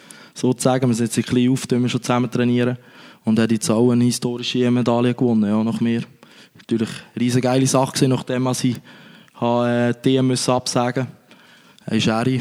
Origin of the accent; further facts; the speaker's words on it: Lucerne, Switzerland; Ich bin auch ein bisschen an der Fasnacht gesehen, natürlich als Luzerner.